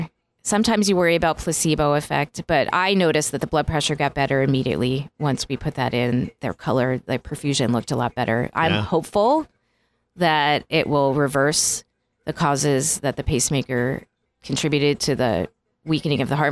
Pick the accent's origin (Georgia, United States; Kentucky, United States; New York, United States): New York, United States; I think the one thing I miss is the diversity that I had growing up in New York.